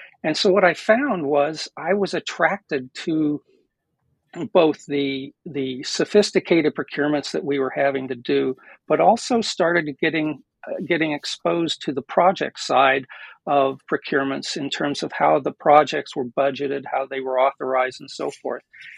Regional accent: Springfield, Missouri, United States; moved away as an adult; I grew up in the Midwest in Springfield, Missouri, and my parents were professors on a college campus. I left Missouri and went to University of Southern California.

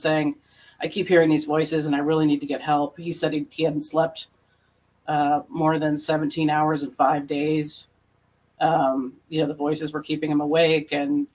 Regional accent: Clarkston, Michigan, United States; I'm from Michigan. Like, I mean, I grew up in Clarkston, where the mother of Ethan Crumbly grew up.

